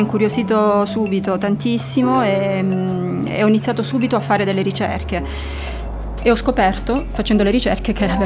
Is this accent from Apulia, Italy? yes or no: yes; Lecce, Apulia, Italy; a Lecce, che è la mia città natale